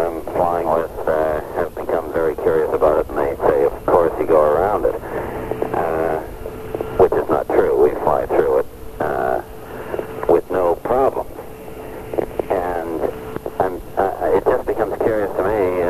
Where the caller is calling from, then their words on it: Duxbury, Massachusetts, United States; I'm calling from Duxbury, Massachusetts.